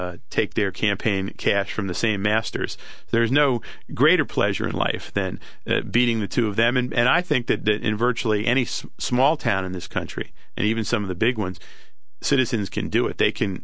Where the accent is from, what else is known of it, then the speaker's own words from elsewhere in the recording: New Jersey, United States; my experiences fighting corporate power in my home state of New Jersey